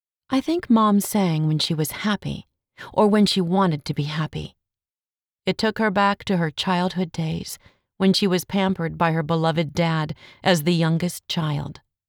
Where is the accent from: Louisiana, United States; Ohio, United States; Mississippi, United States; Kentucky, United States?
Ohio, United States; was a little girl growing up in Ohio, Mom used to sing Chinese opera.